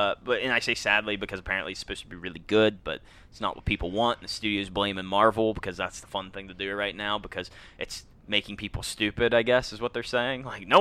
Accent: United Kingdom; accent: British; I thought I'd do a British accent for this movie, even though it's my natural accent.

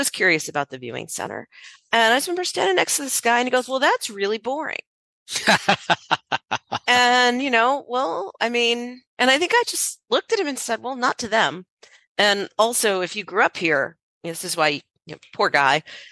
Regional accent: Florida, United States; but when I was growing up in Florida, definitely not a regular sighting at all.

